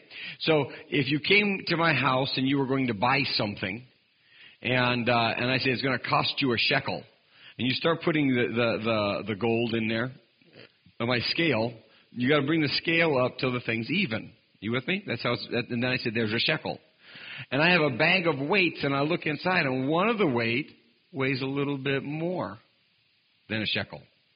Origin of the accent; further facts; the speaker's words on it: Oregon, United States; I originally was from Oregon. Once you leave Oregon, you have to call it Oregon. And I'm originally from Oregon. Now I'm a whole 7 miles away from Oregon.